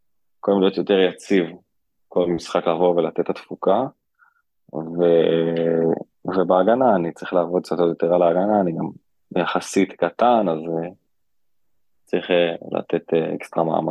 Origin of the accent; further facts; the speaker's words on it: Eilat, Southern District, Israel; ואני מקווה שזה יקרה פה באילת, איפה שגדלתי.